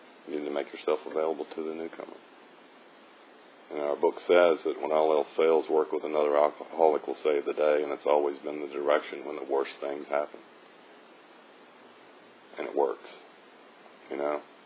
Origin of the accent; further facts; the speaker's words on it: Richmond, Virginia, United States; I was born and raised in Richmond.